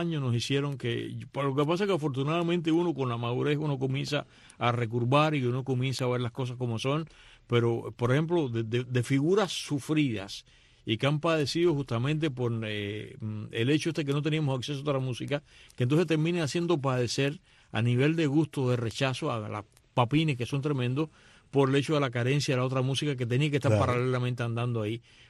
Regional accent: Cuba; como yo cubano

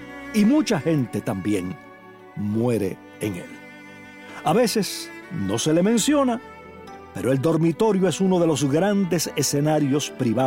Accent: Palma Soriano, Santiago de Cuba, Cuba; una vecina de Palma Soriano, mi pueblo.

